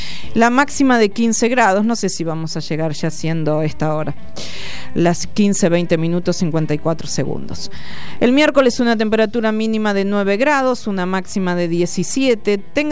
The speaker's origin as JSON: {"language": "Spanish", "town": "Carlos Casares", "region": "Buenos Aires Province", "country": "Argentina", "moved": "yes", "lives_now": "Buenos Aires, Argentina", "said": "yo soy de Carlos Casares, entonces los fines de semana largo yo venía a Capital. Para nosotros el viaje era venir a Capital. Mirá las vueltas de la vida, desde que vine a estudiar, después me quedé aquí en Capital a vivir."}